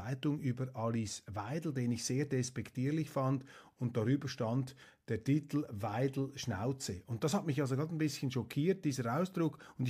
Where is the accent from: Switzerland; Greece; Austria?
Switzerland; Und als Schweizer würde ich sagen, ein guter Europäer ist skeptisch gegenüber der Europäischen Union.